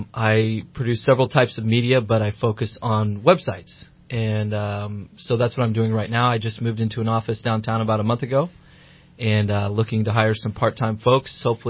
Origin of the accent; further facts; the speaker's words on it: Nebraska, United States; now in Reading, United States; You know, I'm a transplant in Reading. I've been here for 7 years, and born and raised in Nebraska on a corn farm in the middle of nowhere.